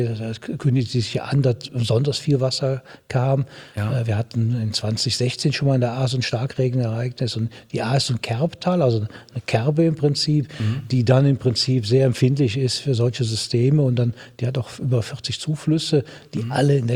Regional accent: Rhineland-Palatinate, Germany; Ich wohne da selber auch im Ahrtal, allerdings im unteren Teil, unten in Sinzig, also unten am Rhein.

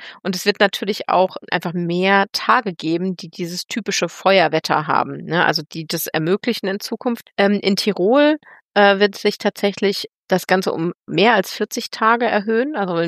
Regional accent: Düren, North Rhine-Westphalia, Germany; Hey, ich komme hier aus Düren. Hier fahren immer Rübenlaster rum.

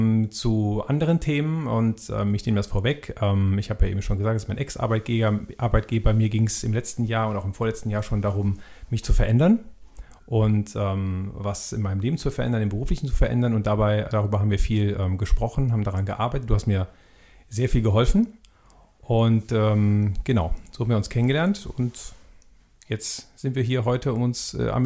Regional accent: North Rhine-Westphalia, Germany; moved away as an adult; Geografisch komme ich aus dem Rheinland, bin aus der näheren Umgebung von Köln, bin dort aufgewachsen, habe dort studiert.

